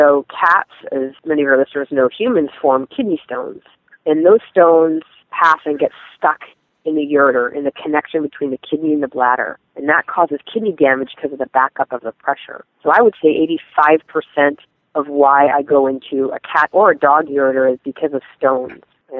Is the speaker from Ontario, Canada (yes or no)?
no; British Columbia, Canada; also born or lived in Melbourne, Australia; I guess I'm Canadian, so I started my bachelor in Canada. I'm from British Columbia.